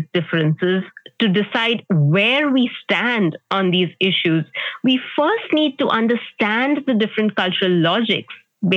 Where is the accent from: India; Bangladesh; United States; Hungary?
India; moved away; also born or lived in France; Growing up in India, my everyday reality was the only reality I knew.